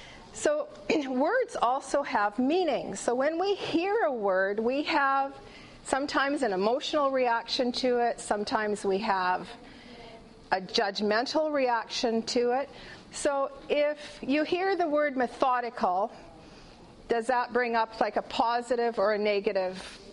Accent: Canada; I'm a mom, a grandparent, and I'm Canadian.

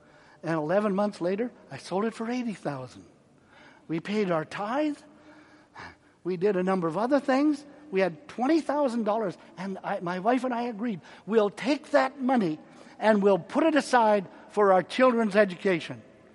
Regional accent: Canada; I'm a Canadian. I don't vote.

